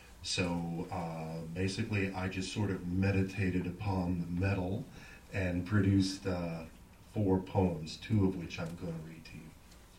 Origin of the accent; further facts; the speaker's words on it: San Antonio, Texas, United States; I'm from San Antonio, Texas. It's nice to be up here.